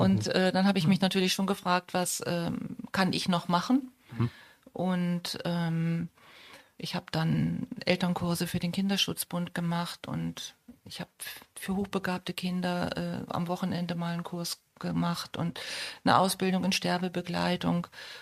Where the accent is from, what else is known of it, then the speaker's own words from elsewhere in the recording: Verden an der Aller, Lower Saxony, Germany; Also ich komme ursprünglich aus Verden an der Aller und habe dort auch die Ausbildung zur technischen Zeichnerin gemacht